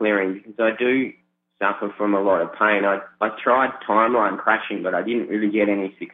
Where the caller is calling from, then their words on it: Perth, Western Australia, Australia; Yeah, I'm calling from Perth in Australia.